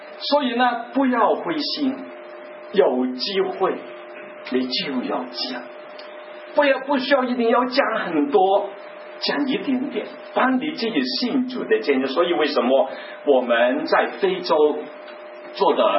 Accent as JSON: {"language": "Chinese", "country": "China", "said": "所以我是中国人，我信了主啊"}